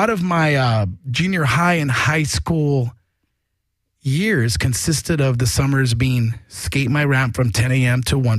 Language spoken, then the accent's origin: English; Whittier, California, United States; tonight it's my hometown episode, Unincorporated Whittier, and two unincorporated Whittier institutions are present tonight.